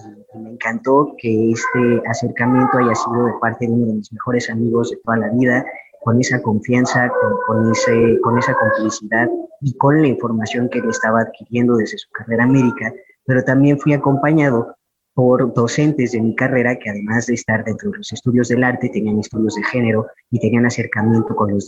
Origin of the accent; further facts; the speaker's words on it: Mexico City, Mexico; soy de aquí, de la Ciudad de México, pero fui a Morelia, Michoacán, a estudiar la carrera en Historia del Arte.